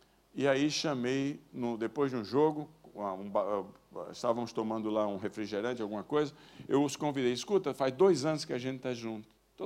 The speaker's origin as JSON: {"language": "Portuguese", "region": "São Paulo", "country": "Brazil", "moved": "yes", "said": "Numa cidade muito rica no meu país de origem. E eu disse, mas não é possível, o evangelho é o poder de Deus. E um fracasso desse, aceitei ser pastor naquela cidade. A cidade chama-se Araraquara."}